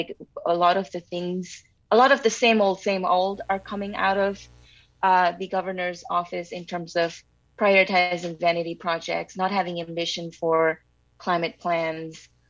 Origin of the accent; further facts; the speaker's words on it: Kathmandu, Bagmati, Nepal; moved away as an adult; now in New York, United States; So I am from Kathmandu, Nepal. That's where I was born and raised, and that's where I was, until I left to come to school in New York.